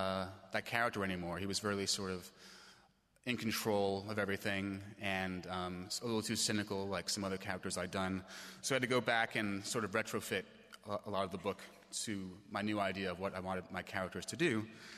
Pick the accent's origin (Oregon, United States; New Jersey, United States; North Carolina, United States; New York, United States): New York, United States; Manhattan; now in Brooklyn, United States; It was a little embarrassing because I was raised in Manhattan, so I was a little bit of a snob about the other boroughs.